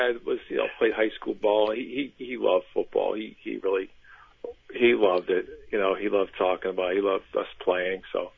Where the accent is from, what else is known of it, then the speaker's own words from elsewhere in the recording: Revere, Massachusetts, United States; I grew up in Revere, and we did the Pop Warner in Revere.